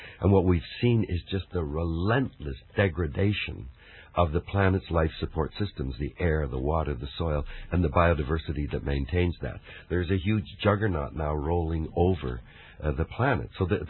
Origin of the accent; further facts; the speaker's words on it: Vancouver, British Columbia, Canada; I was born in Vancouver in 1936. When I was a boy in Vancouver, we could fish right off Spanish banks in the middle of the city for halibut.